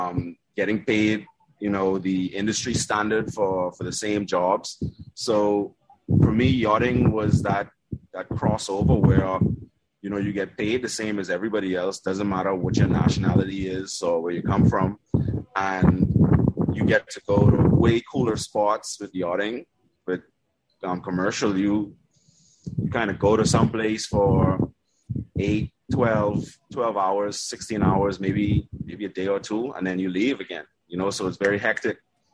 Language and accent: English; Bahamas; first language German; English is a second language; also born or lived in Germany; Yeah, I was born in the Bahamas. Then my family moved to Germany for about the first 5-6 years. And then we came back to the Bahamas. So German is actually my first language.